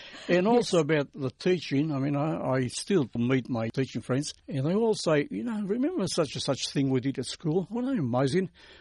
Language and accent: English; North Macedonia; moved away; when I came from Macedonia, it was such a contrast between the village that I was born and Richmond, a tiny little suburb, packed with houses.